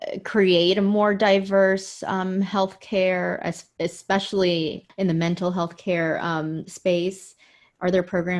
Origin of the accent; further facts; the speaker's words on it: Jacksonville, Florida, United States; born there; I was born in Jacksonville, Florida. Mm-hmm. I'm Filipino.